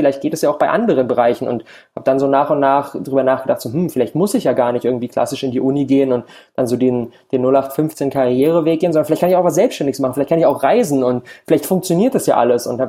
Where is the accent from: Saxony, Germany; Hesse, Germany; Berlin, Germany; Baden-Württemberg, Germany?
Berlin, Germany; Genau, ich komme aus Berlin, bin in Berlin auch geboren und da zu Hause und fühle mich in Berlin super wohl.